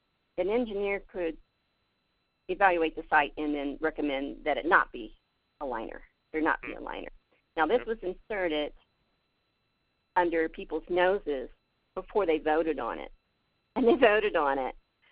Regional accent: West Virginia, United States; when I tell people I'm from West Virginia, they immediately think pollution and people who are poor and uneducated.

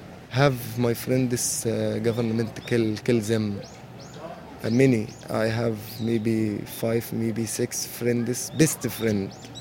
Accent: Egypt; English is a second language; moved away as an adult; now in Seoul, South Korea; I'm from Egypt.

